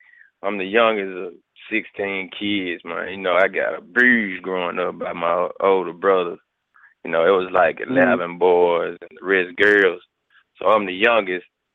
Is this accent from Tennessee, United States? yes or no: yes; Memphis, Tennessee, United States; My mom from Chicago, so they connected, and I grew up in Memphis.